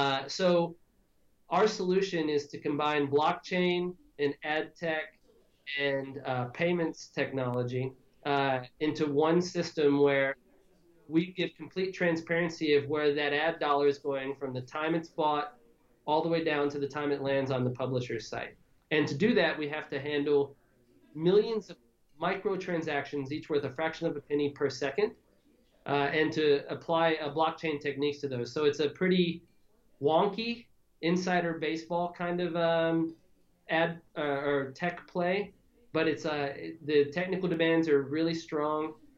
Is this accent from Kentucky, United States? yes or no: yes; Kentucky, United States; I grew up pretty poor in Kentucky. Managed to get a bunch of academic scholarships to the University of Kentucky, and wound up dropping out.